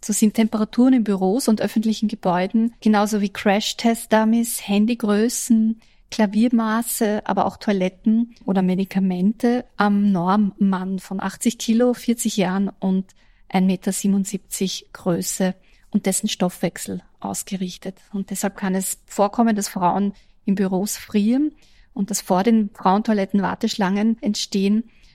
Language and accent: German; Austria; die man zwar irgendwie kennt als Österreicherin